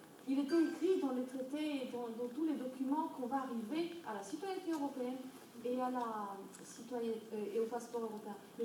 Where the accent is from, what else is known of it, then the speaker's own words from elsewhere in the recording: Romania; moved away; Pourquoi moi j'ai quitté la Roumanie?